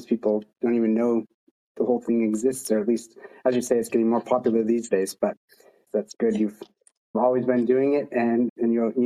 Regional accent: United States; now in Australia; I'm an American, but I've lived in Australia for 19 years.

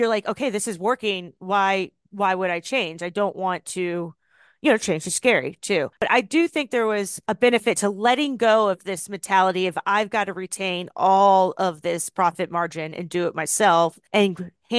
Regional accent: Virginia, United States; you get down here to North Carolina, and I came from Virginia

